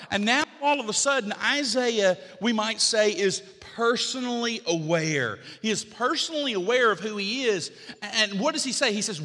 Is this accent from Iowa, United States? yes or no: no; Alabama, United States; I told you I grew up in Alabama, right? We were poor there.